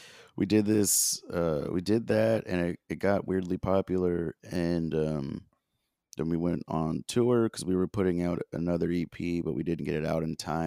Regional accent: California, United States; I grew up in the Bay Area with you, duh.

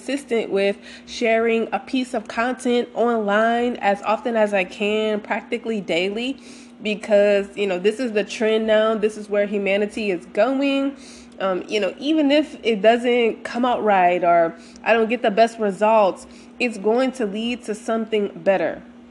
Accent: Louisiana, United States; but in my hometown in Louisiana, they are just now installing those same internet cables

